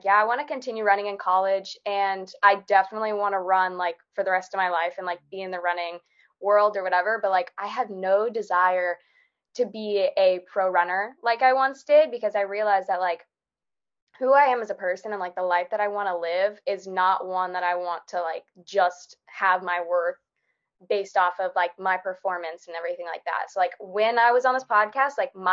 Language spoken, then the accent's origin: English; Florida, United States; which is actually in Florida, and I am from Florida.